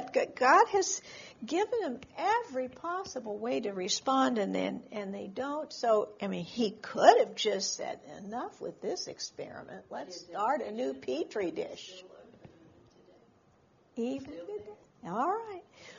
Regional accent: Oregon, United States; moved away as an adult; now in Connecticut, United States; We moved from Oregon, from Oregon to Connecticut when I was 32 years old.

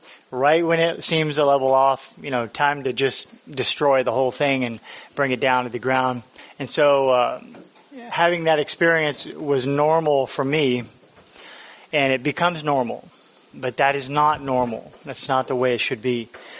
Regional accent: Florida, United States; I'm from Florida, and even though I'm from Florida, I do know how to start a fire.

